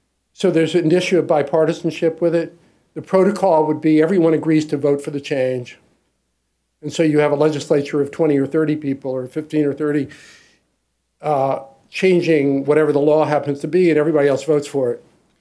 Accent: Kentucky, United States; I grew up in Eastern Kentucky. People in Eastern Kentucky hate Washington.

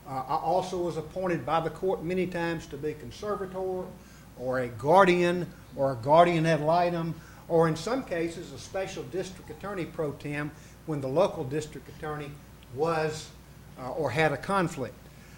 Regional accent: Somerville, Tennessee, United States; I practiced law in Somerville, Tennessee, my hometown.

